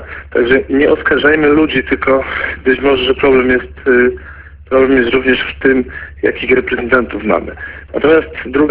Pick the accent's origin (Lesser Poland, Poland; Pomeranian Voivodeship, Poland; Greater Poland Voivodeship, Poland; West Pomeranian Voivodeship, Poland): Lesser Poland, Poland; Kraków; ja akurat pochodzę z rejonu Nowej Huty w Krakowie, to tutaj jestem spokojny o wyniki wyborcze.